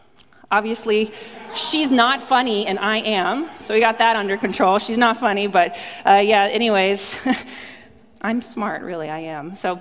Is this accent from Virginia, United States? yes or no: yes; Williamsburg, Virginia, United States; I grew up in Williamsburg, Virginia.